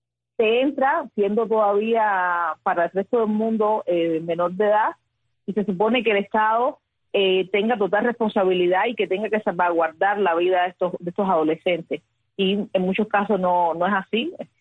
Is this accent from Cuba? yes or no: yes; Cuba; moved away; muchas de las que estamos en la coalición no hace tanto tiempo que salimos de Cuba, ¿no?